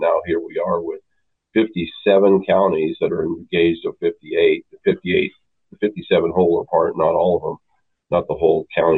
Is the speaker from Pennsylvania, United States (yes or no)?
yes; Erie, Pennsylvania, United States; born there; Oh, no, I was born in Erie